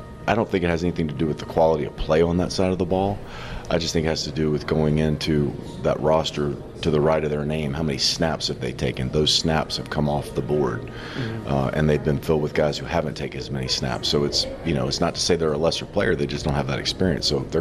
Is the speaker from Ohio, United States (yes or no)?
no; Baton Rouge, Louisiana, United States; growing up in Baton Rouge in the 80s and early 90s, I've always had tremendous respect for Southern Miss